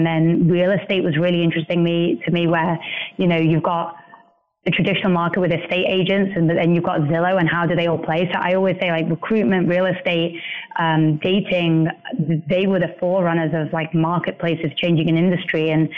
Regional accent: England, United Kingdom; my background, I grew up in England, I was working in India

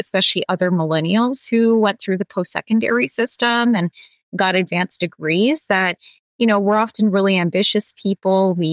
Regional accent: Toronto, Ontario, Canada; because I'm from Toronto.

